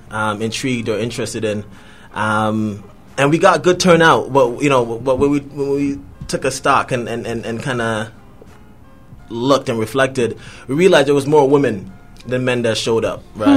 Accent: Jamaica; when I was growing up in Jamaica, when after it rained, we used to, like, take, like, bottle stops

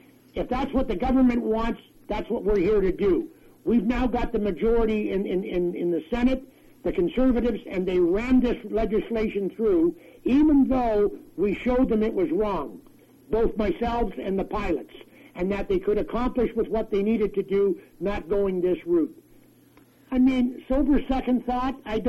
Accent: Canada; it saddens me to think that as a Canadian, that my rights are being infringed upon

